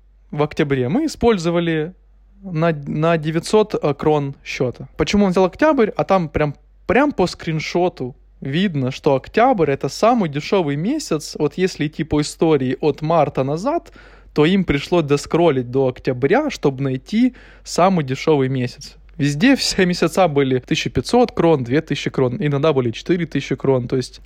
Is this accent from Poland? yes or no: no; Ukraine; moved away; что мы приехали из Украины, мы как бы работаем не для того, чтобы здесь гулять каждый день, а для того, чтобы помогать Украине.